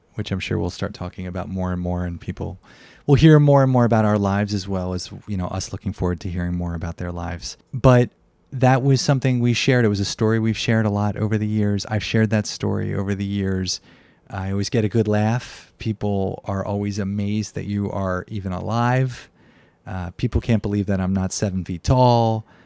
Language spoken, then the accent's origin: English; Virginia, United States; born there; I was born in Virginia. You were away from home.